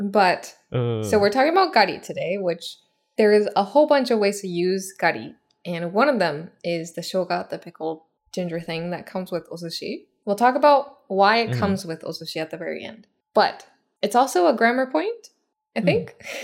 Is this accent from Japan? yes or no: yes; Japan; Chakushin-ari is like the super famous one that I grew up around in Japan.